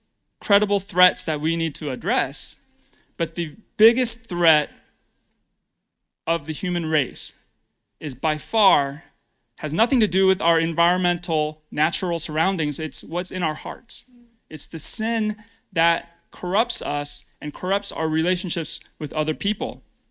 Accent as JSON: {"language": "English", "country": "United States", "said": "As an American, I can tell you that the U.S. government has failed many of our allies."}